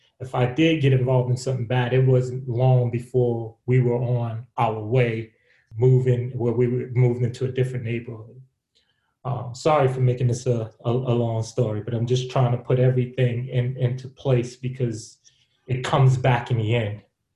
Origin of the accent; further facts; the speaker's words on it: New York, United States; I come from New York in the projects, and I grew up mainly in the projects.